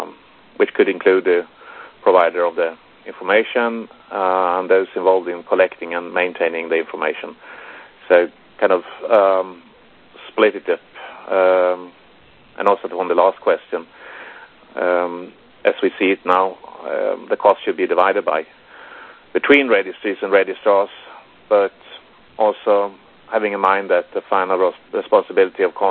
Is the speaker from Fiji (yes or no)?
no; Sweden; English is a second language; I mean, I'm from Sweden, and we have our dots over the O's and A's